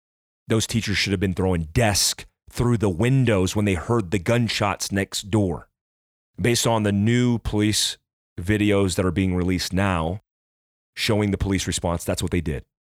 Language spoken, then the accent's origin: English; South Daytona, Florida, United States; When I was growing up in South Daytona Elementary School, we had firefighters and first responders that would come in and give us blocks of instruction.